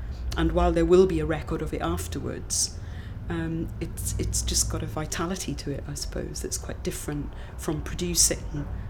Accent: Swansea, Wales, United Kingdom; I'm 56 and I'm from Swansea in South Wales.

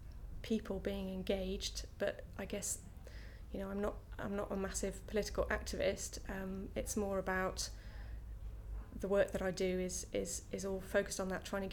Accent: Midlands, United Kingdom; now in London, United Kingdom; I grew up in the Midlands in a little village, so moving to London was quite a transformation for me

